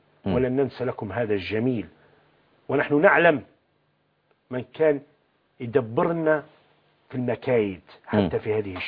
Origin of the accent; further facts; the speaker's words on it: Benghazi, Libya; also born or lived in Gharyan; أنا أصلا مسقط رأسي غريان الجبل الغربي، ولكن مولود وعايش حياتي كلها في الشرق في بنغازي.